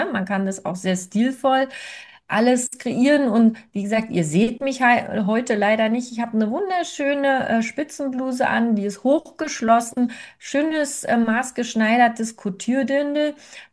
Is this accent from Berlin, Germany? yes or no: yes; Berlin, Germany; ich bin ja keine Bayerin, bayerisch hört man ja auch, spreche ich nicht, wird auch nichts mehr. Ich komme ursprünglich eben aus Berlin.